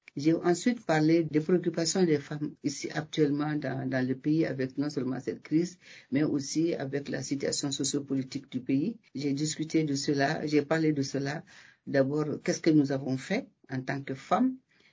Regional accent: Mali; Je viens du Mali, je suis malienne

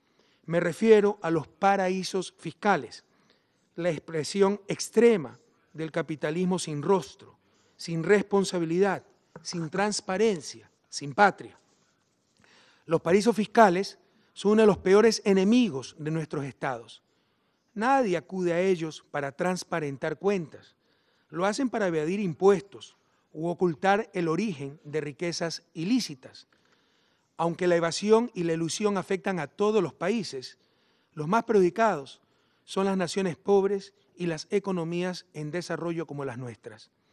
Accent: Ecuador; sino en Ecuador, lo cual finalmente logró. Pero como en mi país perdió el juicio

